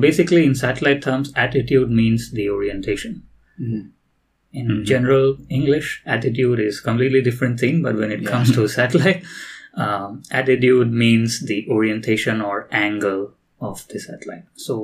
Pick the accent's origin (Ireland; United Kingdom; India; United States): India; So basically, I'm from India.